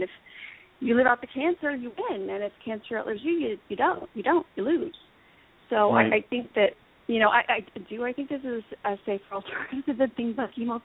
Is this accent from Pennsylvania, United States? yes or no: no; Texas, United States; I'm from Texas, like I said, and I've spoken to someone yesterday about this.